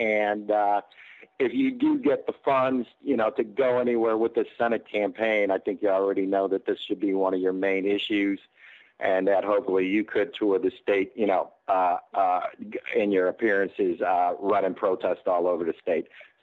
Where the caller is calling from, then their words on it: Fort Myers, Florida, United States; I'm calling from South Fort Myers.